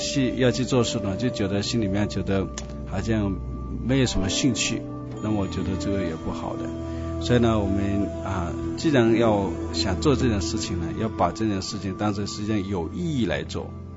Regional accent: China; 所以我们中国人为什么喜欢竹子啊

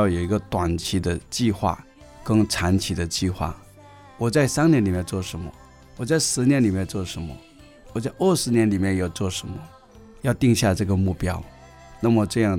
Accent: China; 尤其呢是我们中国人的一种骄傲

